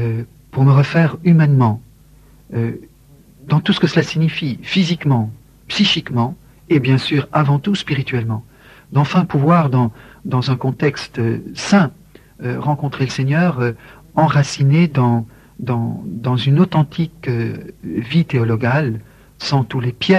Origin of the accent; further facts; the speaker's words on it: India; précisément parce que je venais de l'Inde